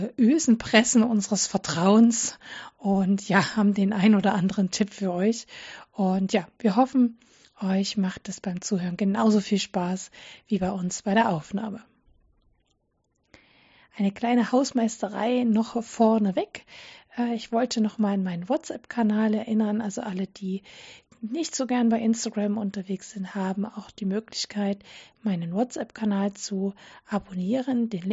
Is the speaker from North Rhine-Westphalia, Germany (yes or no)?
no; Dresden, Saxony, Germany; wir kommen beide ursprünglich aus Sachsen.